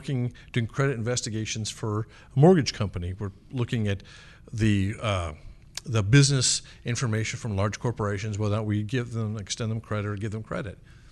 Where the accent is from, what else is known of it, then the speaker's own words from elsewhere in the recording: Iowa, United States; I grew up in a small town in Iowa. I graduated with 37 people in my graduating class.